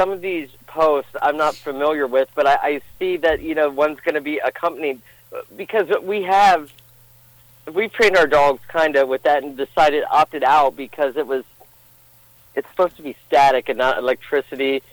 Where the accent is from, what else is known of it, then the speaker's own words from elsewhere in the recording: Marion, Ohio, United States; now in Columbus, United States; I grew up in Marion, born in 78, graduated from Harding in 96.